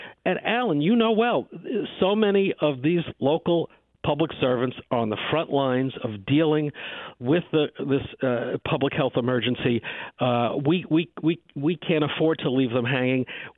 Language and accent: English; New York, United States; I just penned an op-ed that ran this week in my hometown newspaper, Newsday.